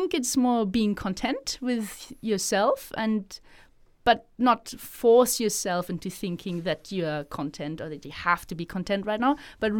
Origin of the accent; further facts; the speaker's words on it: Germany; moved away; growing up in Germany, there is a very different mindset, or in Europe in general.